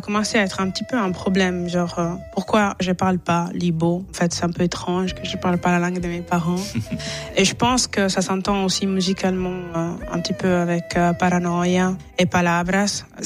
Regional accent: Italy; French is a second language; moved away as an adult; also born or lived in England; now in Switzerland; je suis née en Italie. J'ai toujours vécu en Italie avant d'aller en Angleterre et puis de venir en Suisse. Et récemment, j'ai commencé à sentir une espèce de manque vis-à-vis de mes origines nigérianes

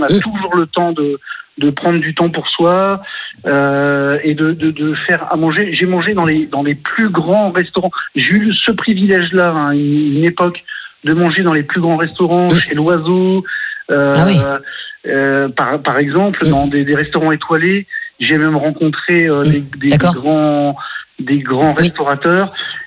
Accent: Lille, Hauts-de-France, France; je suis en Haute-Garonne, mais je suis du Nord, de Lille.

